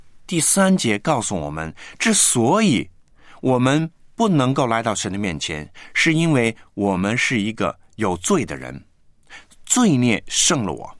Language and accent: Chinese; China; 我们中国人跟犹太人呢都是很相像的